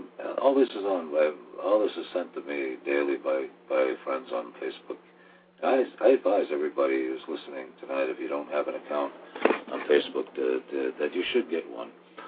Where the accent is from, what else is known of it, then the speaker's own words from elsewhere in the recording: Debrecen, Hajdú-Bihar, Hungary; I'm from Debrecen, Hungary